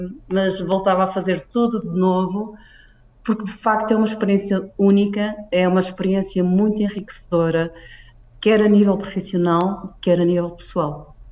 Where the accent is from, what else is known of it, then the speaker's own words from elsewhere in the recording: Portugal; moved away as an adult; now in Saudi Arabia; Portugal será sempre o meu país de origem.